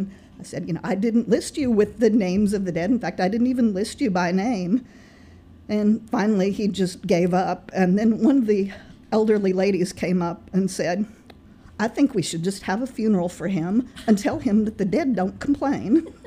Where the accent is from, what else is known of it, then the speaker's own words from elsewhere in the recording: Texas, United States; I'm from Texas, and that's not exactly Yankee territory